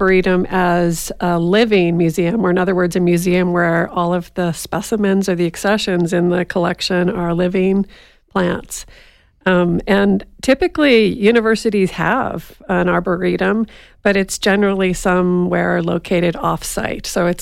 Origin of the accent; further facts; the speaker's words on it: Nova Scotia, Canada; So I'm actually originally from Eastern Canada, Nova Scotia.